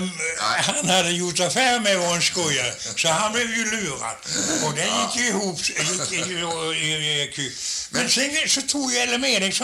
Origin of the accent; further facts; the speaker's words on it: Skirö, Jönköping County, Sweden; born there; i Skiresocken som där jag är född.